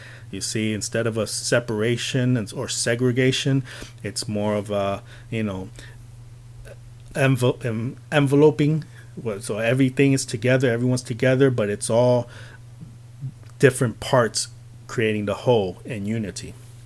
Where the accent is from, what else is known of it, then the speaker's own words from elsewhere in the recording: Phoenix, Arizona, United States; from Phoenix, and this was the first part of the Truth Mind Reality series.